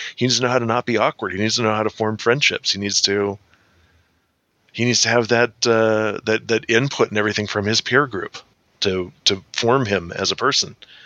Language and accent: English; San Diego, California, United States; Oh, I grew up in San Diego. Like, that stuff came out of the ground cold.